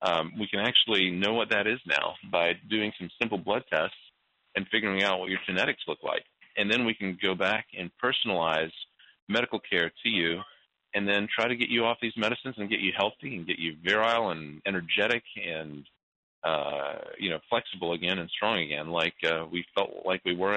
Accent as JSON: {"language": "English", "town": "Tallahassee", "region": "Florida", "country": "United States", "tie": "born there", "said": "I was born in Tallahassee and of Lebanese immigrant parents, and have lived sort of all over the world."}